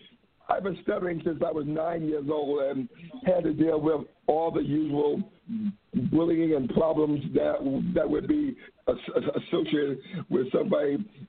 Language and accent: English; New York City, New York, United States; And I'm born and raised in New York City, and a product of the 70s.